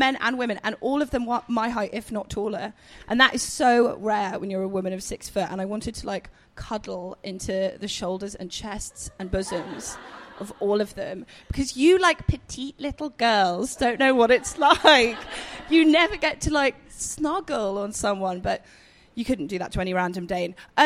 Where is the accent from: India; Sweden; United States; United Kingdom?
United Kingdom; England; It's terrible being English, basically.